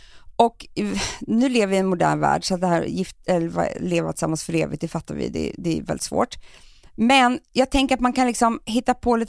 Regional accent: Sweden; det är väl den ultimata lyxen, men det är bara för att vi är svenskar.

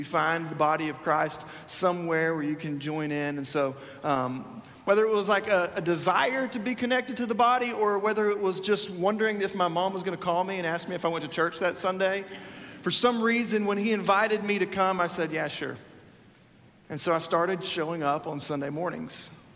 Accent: Huntsville, Alabama, United States; I grew up in Huntsville, Alabama, and I didn't really know what I wanted to do at the time.

